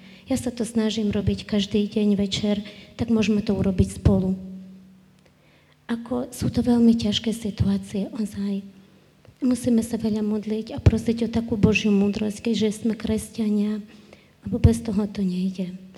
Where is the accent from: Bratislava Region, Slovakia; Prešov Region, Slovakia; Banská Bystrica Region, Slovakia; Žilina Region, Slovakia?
Bratislava Region, Slovakia; Bratislava; a sme vlastne z Bratislavy.